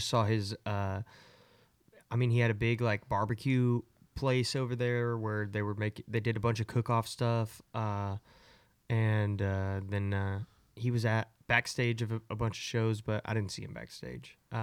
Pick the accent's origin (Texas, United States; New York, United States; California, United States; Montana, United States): Texas, United States; Midland; Yeah, I'm from Midland, Texas.